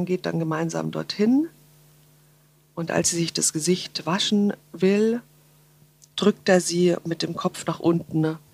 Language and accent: German; Munich, Bavaria, Germany; Ich bin ja Münchnerin